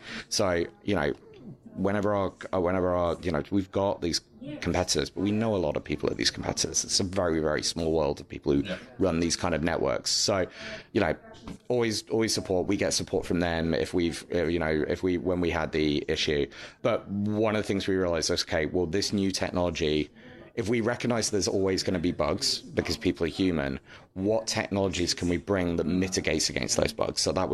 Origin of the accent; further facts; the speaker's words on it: United Kingdom; I'll be at a Super Bowl party as a Brit, like not really understanding what's going on